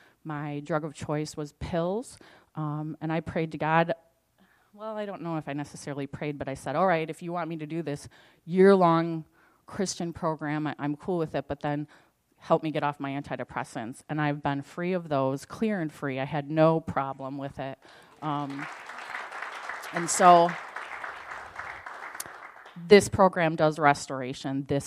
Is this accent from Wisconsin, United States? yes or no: yes; Green Bay, Wisconsin, United States; I'm from the Green Bay area, so it's really humbling to be back in your part of town